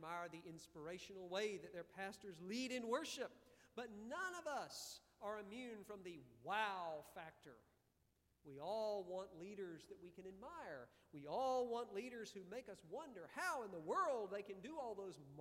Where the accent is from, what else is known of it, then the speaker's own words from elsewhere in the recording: Valdosta, Georgia, United States; Now, I grew up in Valdosta, Georgia, and my house was built on what had been a pecan orchard.